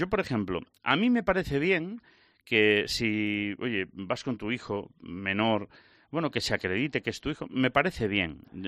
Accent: Galicia, Spain; Oye, con todo, que yo soy gallego, con todo el respeto a mis amigos gaiteiros.

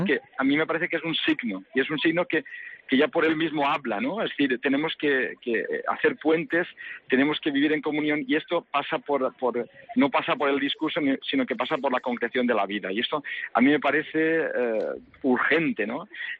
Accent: Balearic Islands, Spain; yo soy de Mallorca, de la diócesis de Mallorca, sacerdote diocesano, he sido hasta ahora de la diócesis de Mallorca

